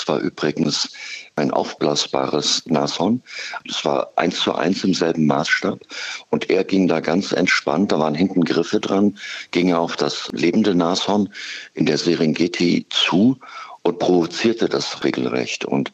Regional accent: Thuringia, Germany; Ich komme ja aus dem Thüringer Wald

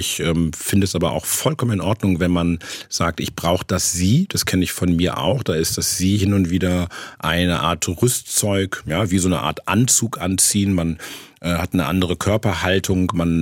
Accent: Timmel, Lower Saxony, Germany; Ich komme vom Land, ich komme aus Ostfriesland, von einem sehr schönen 800-Seelendorf Timmel im Landkreis Aurich.

